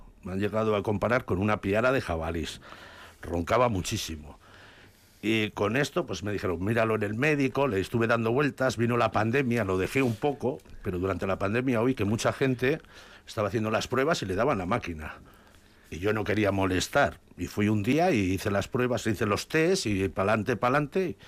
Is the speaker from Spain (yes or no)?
yes; Urbijana, Basque Country, Spain; Soy de un pueblo pequeño, se llama Urbijana, está en Ribera Alta.